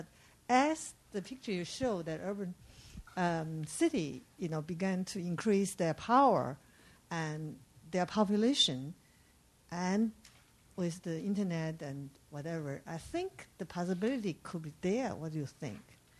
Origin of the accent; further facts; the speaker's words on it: Wuhan, Hubei, China; I'm from Wuhan. Wuhan have 20. I'm very familiar.